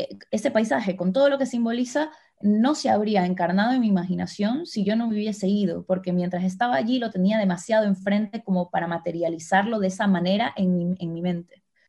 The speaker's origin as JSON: {"language": "Spanish", "country": "Ecuador", "moved": "yes", "said": "lo único que hice cuando me fui de Ecuador fue aceptar un poco mi identidad de migrante."}